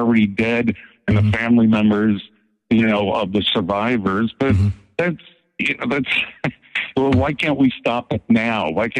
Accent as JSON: {"language": "English", "region": "Idaho", "country": "United States", "said": "In fact, I'm proud to say that I'm from Idaho"}